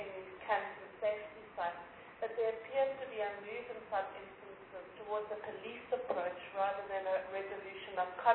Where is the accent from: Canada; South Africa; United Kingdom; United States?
South Africa; As a South African society, we must ask how united we are in our diversity.